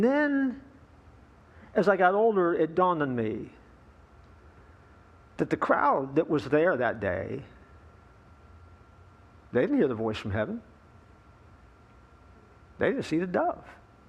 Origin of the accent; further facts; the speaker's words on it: Winter Park, Florida, United States; as a kid growing up, I have Southern Baptist roots, and I grew up over in Winter Park at the Kalani Baptist Church at the time, and I saw people get baptized there all the time.